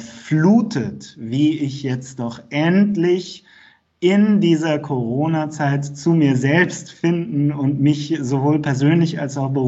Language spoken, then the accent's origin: German; Rhineland-Palatinate, Germany; wie man bei uns in Rheinland-Pfalz auf dem Dorf.